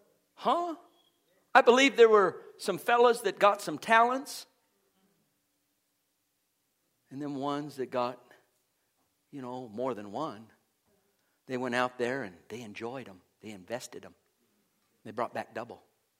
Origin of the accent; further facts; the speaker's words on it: Golden, Colorado, United States; As I said, I grew up in Golden. It's a pretty city.